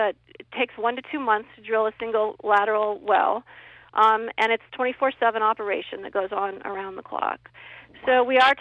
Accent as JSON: {"language": "English", "region": "Illinois", "country": "United States", "said": "In my home state of Illinois, my cousin is a farmer"}